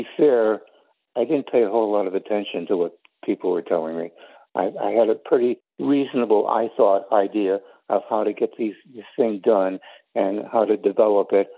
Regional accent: United States; So I said, by the way, you know, I'm American, which, of course, he knew, and he was very pro-American.

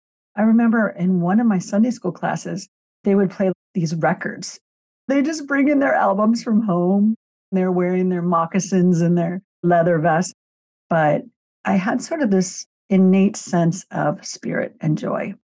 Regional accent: Minnesota, United States; I grew up in Minnesota. I was surrounded by water on a lake.

